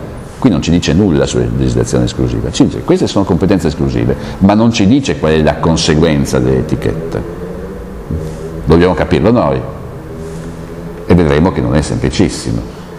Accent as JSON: {"language": "Italian", "town": "Bolzano", "region": "Trentino-Alto Adige", "country": "Italy", "tie": "born there", "also_born_or_lived": "Trieste", "said": "sono nato a Bolzano, ho vissuto a Trieste, mia madre era sarda"}